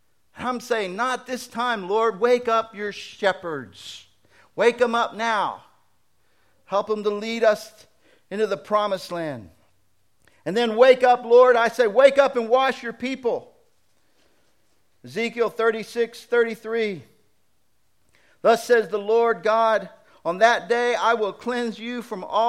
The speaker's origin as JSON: {"language": "English", "town": "Birmingham", "region": "Alabama", "country": "United States", "said": "You know, I still have to defend that so much, you know, because I'm from Birmingham, and Birmingham had such a black eye from what happened."}